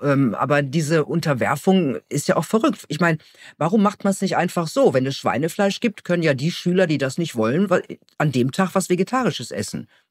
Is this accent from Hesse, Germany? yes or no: no; Gelsenkirchen, North Rhine-Westphalia, Germany; Und Gelsenkirchen ist ja meine Heimatstadt. Und schön war Gelsenkirchen nie. Ne? Also hatte immer schöne Augen, war aber nie eine Schönheit.